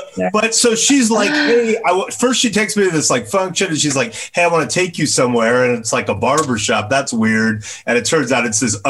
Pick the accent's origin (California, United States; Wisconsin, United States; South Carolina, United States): California, United States; Yeah, I mean, you know me, I'm a Californian.